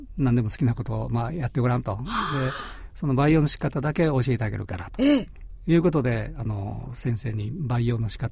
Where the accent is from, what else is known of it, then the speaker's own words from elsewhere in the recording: Osaka, Japan; also born or lived in Hiroshima; 私大阪育ちなんですけれども、